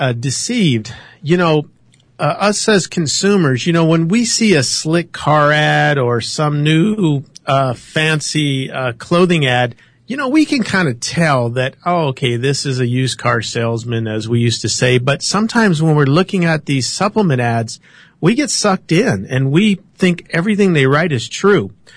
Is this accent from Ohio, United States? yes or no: yes; Ohio, United States; but since I'm from Ohio, I thought I'd answer it for Kyle.